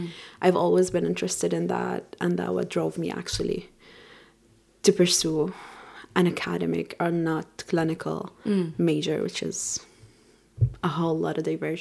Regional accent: Gaza Strip, Palestine; now in Dublin, Ireland; Well, I'm from Palestine, specifically Gaza. I came to Ireland after a long year of preparation to study my master's here in UCD.

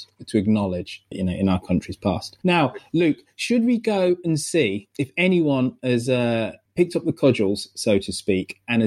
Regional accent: England, United Kingdom; And we just have to be careful as English people that we go, okay, this is the model of all central banks throughout the world now.

